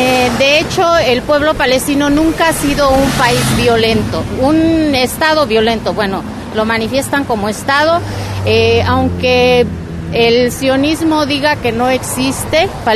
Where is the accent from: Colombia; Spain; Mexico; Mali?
Mexico; yo soy mexicana, soy conversa al Islam